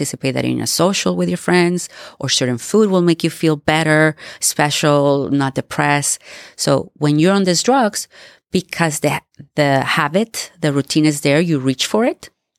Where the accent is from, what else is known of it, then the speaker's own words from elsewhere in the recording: Mexico; moved away as an adult; now in United States; I was born and raised in Mexico and I went to medical school there. When I finished my school, I came to the United States to do my USMLE boards.